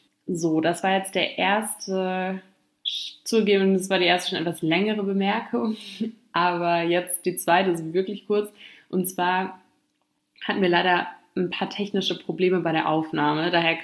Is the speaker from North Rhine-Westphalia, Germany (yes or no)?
no; Berlin, Germany; ich komme aus Berlin